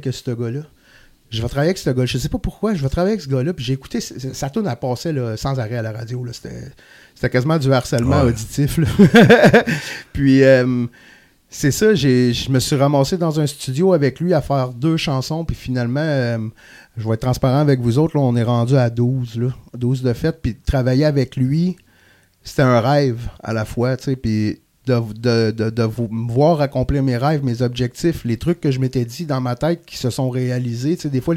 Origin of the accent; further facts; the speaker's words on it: Quebec, Canada; Puis je me revenais de la Gaspésie, qui est chez moi, mon patelin